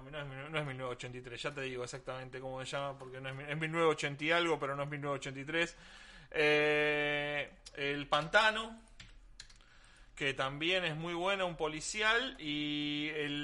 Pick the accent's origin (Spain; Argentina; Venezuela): Argentina; nosotros somos Argentina